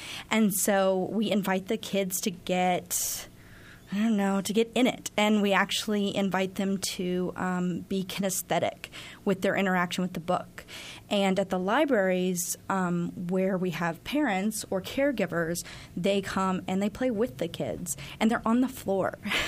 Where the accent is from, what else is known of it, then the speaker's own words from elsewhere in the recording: Fort Smith, Arkansas, United States; I grew up in Fort Smith.